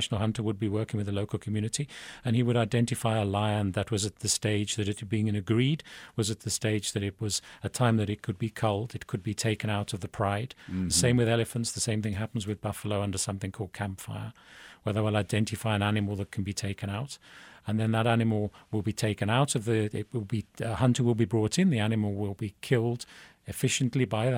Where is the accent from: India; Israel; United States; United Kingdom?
United Kingdom; London; born there; moved away; No, I was born in London. I was born in the UK.